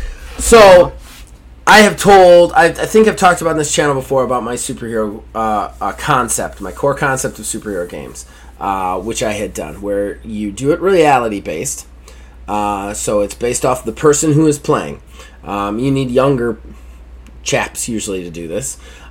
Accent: Michigan, United States; moved away; I'm from Michigan originally, so...

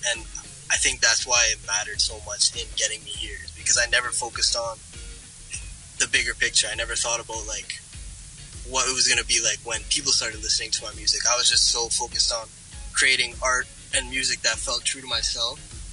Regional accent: Timmins, Ontario, Canada; when I was growing up in Timmins, it wasn't, those kinds of things weren't around me.

